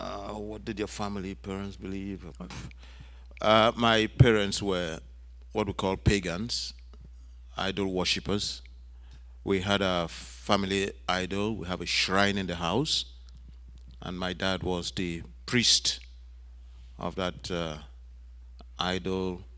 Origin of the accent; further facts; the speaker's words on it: Lagos, Nigeria; born there; Yeah, I was born in Lagos, Nigeria. It's on the sea, just on the Atlantic.